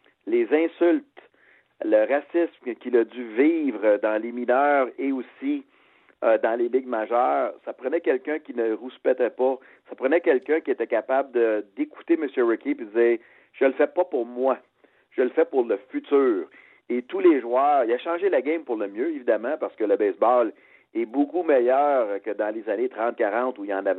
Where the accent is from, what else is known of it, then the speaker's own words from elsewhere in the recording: Montreal, Quebec, Canada; born there; je suis né à Montréal, d'une famille d'immigrants. J'adore Montréal